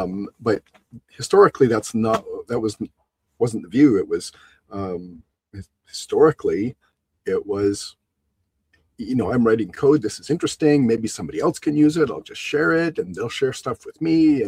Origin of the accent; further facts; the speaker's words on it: Canada; I'm Canadian. We're generally self-deprecating as a rule. So if I downplay myself, it's cultural.